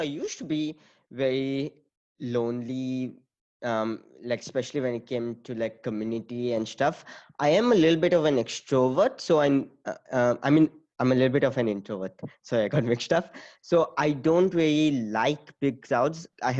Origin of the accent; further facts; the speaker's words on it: Goa, India; I grew up in Goa, and Goa is very good during certain part of the year